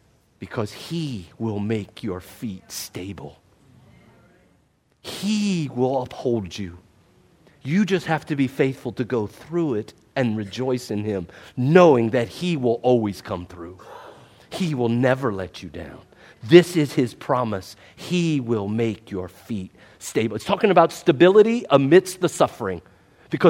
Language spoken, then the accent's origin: English; West Virginia, United States; See, I'm from West Virginia. I'm not from the city, like most of you. I pray for you. You all make fun of West Virginians? It's a glorious life to live in the mountains.